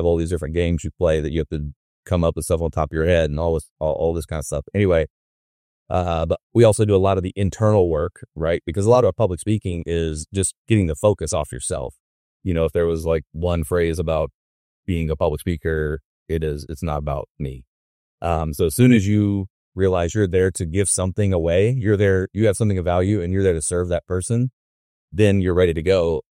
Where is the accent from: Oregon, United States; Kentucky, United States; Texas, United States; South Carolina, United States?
South Carolina, United States; moved away as an adult; Now, I grew up in South Carolina, moved here to go to grad school and right out of college when I was 22